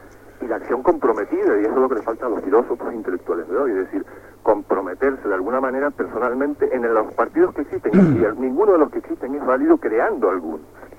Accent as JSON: {"language": "Spanish", "town": "Las Palmas", "region": "Canary Islands", "country": "Spain", "said": "Soy de Las Palmas"}